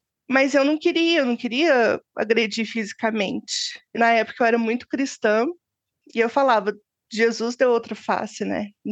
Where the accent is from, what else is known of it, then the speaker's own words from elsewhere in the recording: Uberlândia, Minas Gerais, Brazil; now in Curitiba, Brazil; eu tenho 33 anos e sou de Uberlândia e atualmente moro em Curitiba